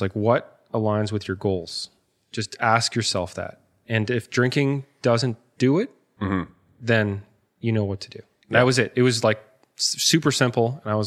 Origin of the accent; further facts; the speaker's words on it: Halifax, Nova Scotia, Canada; also born or lived in Ontario; I'm from Halifax. Been living here now my whole life, except for a couple of years staying in Ontario.